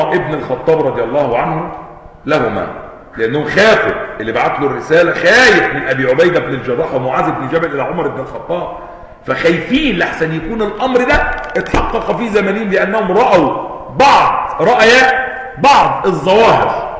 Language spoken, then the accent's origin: Arabic; Egypt